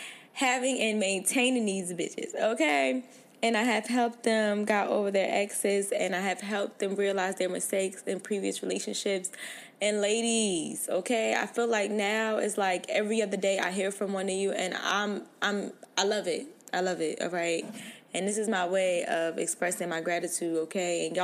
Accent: New Jersey, United States; now in Maryland, United States; So, as y'all know, I am from Jersey, brick city in the house, okay? But I currently live in Maryland, right?

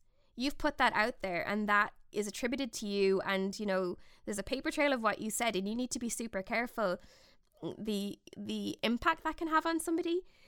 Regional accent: Ireland; I'm from the Republic of Ireland

